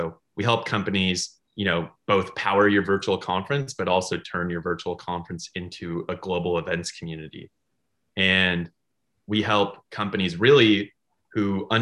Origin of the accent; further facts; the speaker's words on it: San Francisco, California, United States; And I actually only did it because I grew up in San Francisco. And when I came home, I needed to make money.